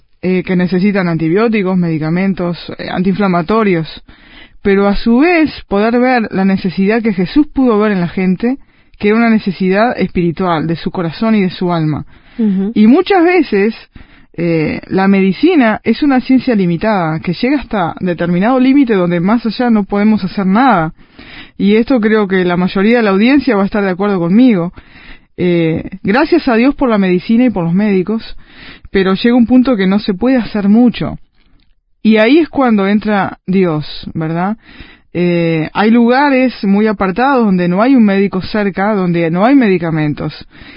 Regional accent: Uruguay; en mi país, aquí en Uruguay

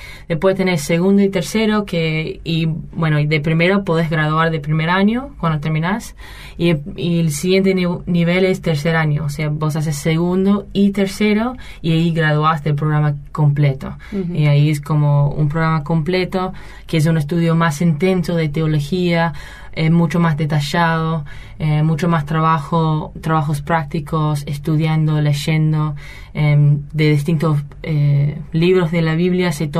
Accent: United States; Yo soy de los Estados Unidos.

